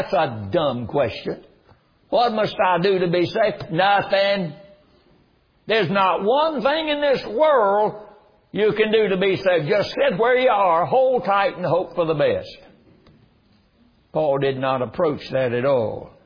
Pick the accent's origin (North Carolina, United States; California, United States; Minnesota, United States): North Carolina, United States; But I was raised in North Carolina, and there was a man that lived up on the block from where we lived